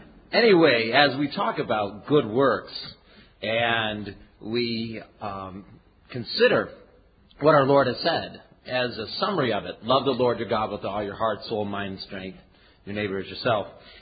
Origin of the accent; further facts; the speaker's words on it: Morris, Minnesota, United States; from Morris, Minnesota.